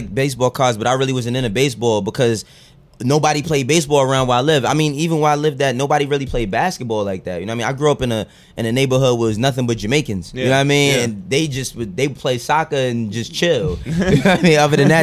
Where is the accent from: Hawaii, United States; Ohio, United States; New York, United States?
New York, United States; Bronx; also born or lived in Maryland; I was born in the Bronx. I lived there until I was about 10. Moved to Maryland for a year, and then moved back to the Bronx, and then moved to Harlem.